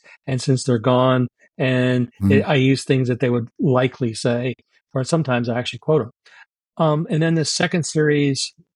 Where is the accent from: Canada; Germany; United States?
Germany; I was growing up in Germany. It was very soon after World War II